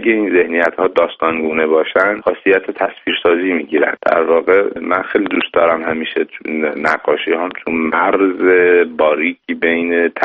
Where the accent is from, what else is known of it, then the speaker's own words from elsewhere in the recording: Iran; moved away; من وقتی از ایران خارج شدم اومدم اینجا